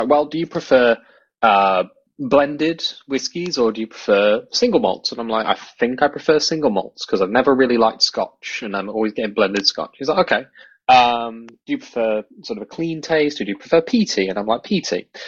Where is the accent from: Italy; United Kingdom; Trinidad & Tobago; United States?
United Kingdom; South West England; I'm assuming you're talking about me because we're from the West Country. So yes, I know what Fetcher's is.